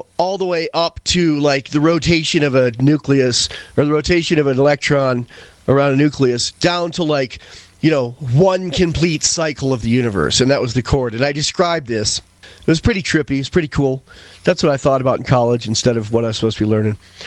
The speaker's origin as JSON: {"language": "English", "town": "Westfield", "region": "New York", "country": "United States", "tie": "born or raised there", "said": "10 miles from where I grew up in Westfield, New York, Western New York, the far west, as far away from New York City as you can be and still be in New York."}